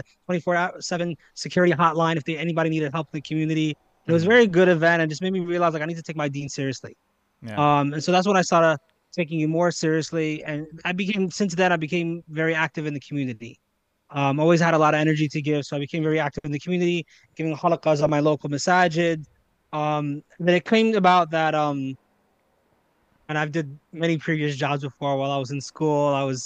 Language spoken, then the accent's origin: English; New York, United States; They liked that I was from New York.